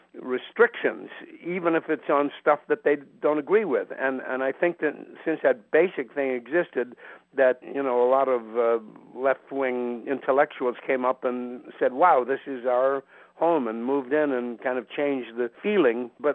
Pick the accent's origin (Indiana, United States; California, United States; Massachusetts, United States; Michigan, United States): Massachusetts, United States; Cambridge; also born or lived in Burlington, Vermont; I was born in Burlington because I wanted to be near my mother, and that's where she was. She was visiting her folks who lived at 112 Adams Street on the way up to the university. And then I really grew up in Cambridge, Massachusetts